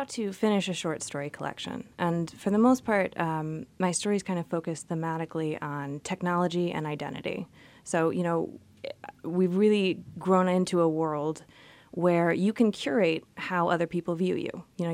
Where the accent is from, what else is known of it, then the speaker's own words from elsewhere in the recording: Houston, Texas, United States; Moved around quite a bit when I was younger, but for the most part, I call Houston, Texas home. My family is still there, and I think that was the most shaping place for me.